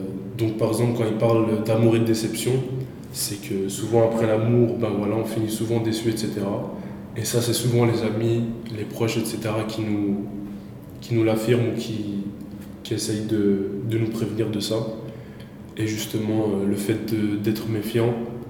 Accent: Brussels, Brussels-Capital Region, Belgium; j'ai 18 ans, je suis étudiant, je suis bruxellois, j'habite à Bruxelles.

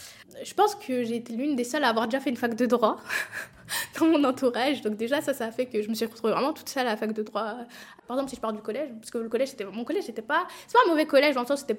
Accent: Mulhouse, Grand Est, France; j'ai 27 ans et je suis actuellement stagiaire Schuman au Parlement européen. Déjà, je viens de Mulhouse, c'est vraiment une petite ville proche de Strasbourg.

